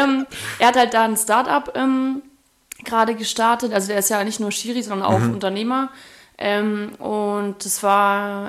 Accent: Erfurt, Thuringia, Germany; also born or lived in Nuremberg, Germany; Erfurt ist ja meine Heimatstadt, da bin ich geboren. Und in Nürnberg habe ich 4,5 Jahre gewohnt.

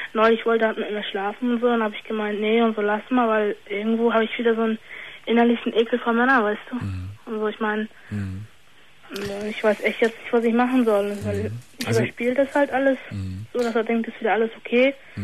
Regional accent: North Germany, Germany; Weil ich habe für ihn eigentlich alles aufgegeben, weil ich komme aus dem Norden.

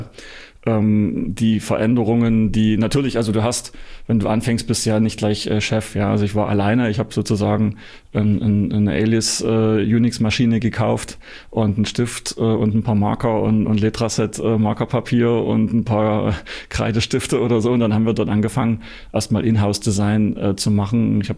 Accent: Saxony, Germany; Ich stamme ursprünglich aus dem Erzgebirge und war dann danach ein Jahr in London zum Arbeiten.

